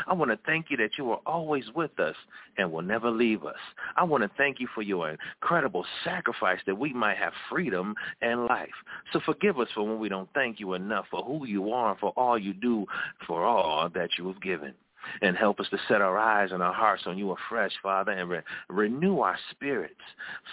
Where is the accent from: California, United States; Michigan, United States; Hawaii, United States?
Michigan, United States; Detroit; I hail here from Detroit, Michigan, where it's 50 degrees one day, then 100 the next.